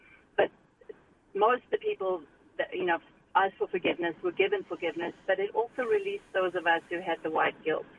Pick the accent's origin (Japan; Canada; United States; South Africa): South Africa; So I'm from South Africa